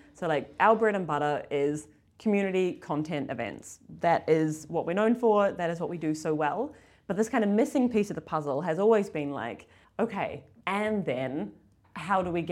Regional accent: New Zealand; And I was in New Zealand, I'm from New Zealand, and I was at home over like December, January, February

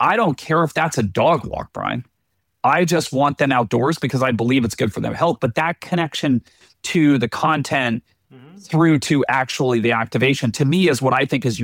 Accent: Colorado, United States; growing up in Colorado

